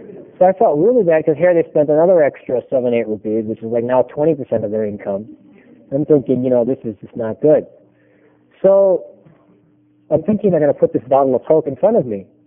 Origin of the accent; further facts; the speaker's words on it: United States; I'm an American.